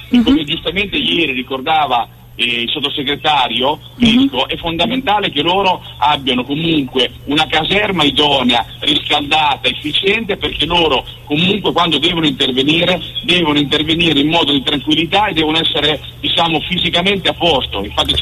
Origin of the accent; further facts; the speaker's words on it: Macerata Feltria, Marche, Italy; born there; ma considera che io sono nato a Macerata Feltria